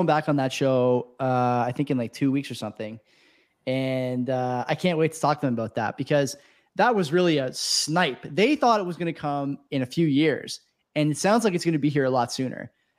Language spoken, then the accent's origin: English; Canada; I mean, not us, we're Canadian, but we have our own problems, I'm sure.